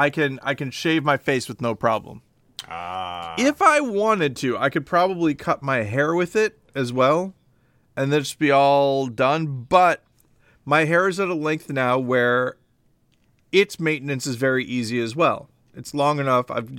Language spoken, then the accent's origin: English; the South, United States; I'm a Southerner and I always say sir and ma'am, and I don't know what to use.